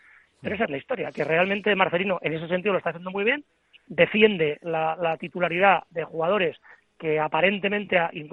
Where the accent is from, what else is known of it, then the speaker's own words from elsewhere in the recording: Bilbao, Basque Country, Spain; es de Deusto, que yo soy de Deusto